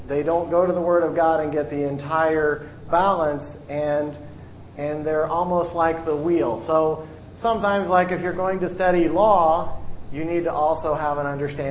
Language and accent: English; Missouri, United States; now in Cambodia; and I'm from Missouri too, so it's we'll have to talk and speak. We'll slip into our native dialect.